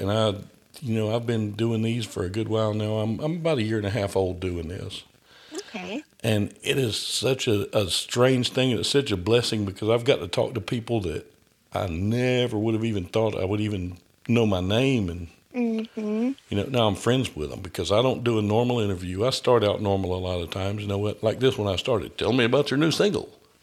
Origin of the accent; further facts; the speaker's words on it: Augusta, Georgia, United States; You know, I'm from Augusta, too.